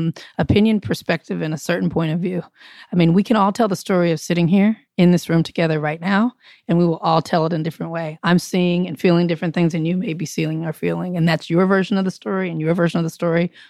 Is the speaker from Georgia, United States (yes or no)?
no; Compton, California, United States; And I'm from Compton. I'm from the city. I'm a city girl.